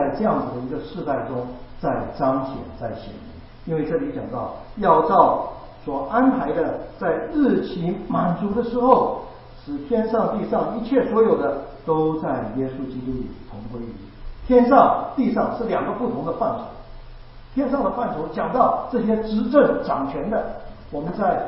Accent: China; 对我们中国人而言，这个墙我们有很深刻的印象，我们有没有万里长城呢？

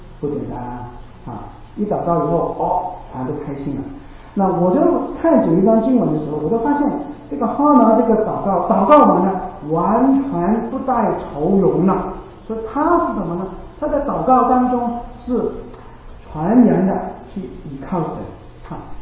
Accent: Chaozhou, Guangdong, China; 我是潮州人，就比较一样了。

